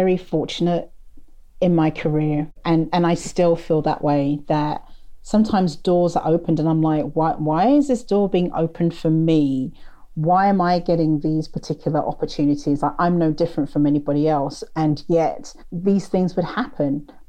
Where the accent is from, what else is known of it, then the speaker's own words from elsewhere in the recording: Luton, East of England, United Kingdom; accent: Luton; You know, I'd talk in my Luton accent when I was with my friends.